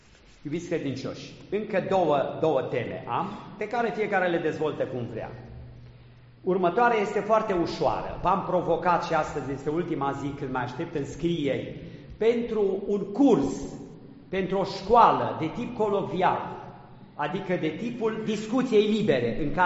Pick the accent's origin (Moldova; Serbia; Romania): Romania; Transylvania; în Transilvania, de unde sunt eu, nu știu, la doamna Doina, mai la Cluj, pe acolo cum o fi, dar în Transilvania asta mai de jos de unde sunt eu